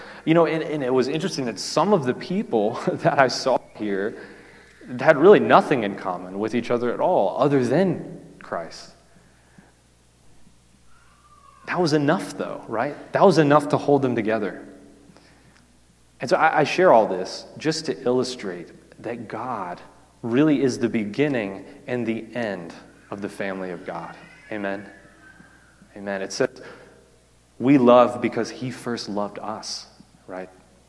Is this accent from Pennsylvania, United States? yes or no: no; Missouri, United States; now in Kentucky, United States; especially here in Kentucky and in my home state of Missouri, which were border states